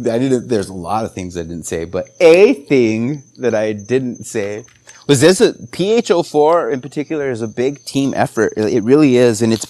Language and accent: English; New Mexico, United States; I'm the local New Mexico chili expert because I'm from New Mexico.